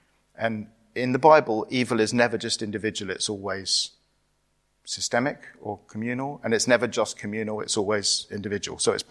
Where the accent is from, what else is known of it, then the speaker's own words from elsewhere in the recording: Cyprus; also born or lived in Middle East / United Kingdom; I grew up in Cyprus. I've lived in different bits of the Middle East. But I've also lived in the UK. My parents are British. So I'm a little bit insider-outsider.